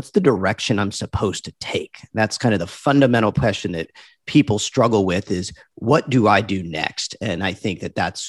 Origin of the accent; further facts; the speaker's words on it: Georgia, United States; Main Street, which is the community I grew up in outside of Atlanta